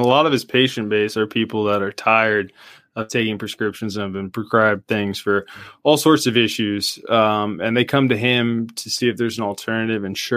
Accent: Orlando, Florida, United States; now in Jacksonville, United States; I am. I grew up in Central Florida. I grew up in Orlando. So even Orlando has two seasons, hot or not.

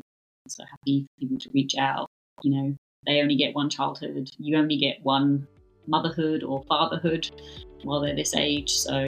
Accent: London, United Kingdom; So I grew up in London to Irish migrant parents. So they moved to London from Ireland for my dad's job.

